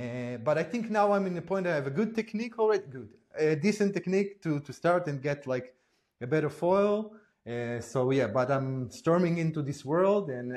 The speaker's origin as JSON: {"language": "English", "country": "Israel", "second_language": "English", "moved": "as an adult", "lives_now": "Zurich, Switzerland", "said": "I'm originally from Israel. I moved to Switzerland 4 years ago because I have a Swiss wife, and she she grew up in Switzerland in Zug, and then I moved to Zurich."}